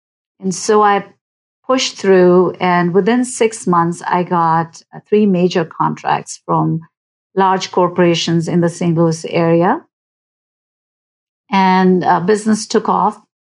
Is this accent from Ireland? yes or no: no; New Delhi, Delhi, India; moved away as an adult; now in United States; I'm an immigrant. I grew up in New Delhi, India, and I came to the United States in 1987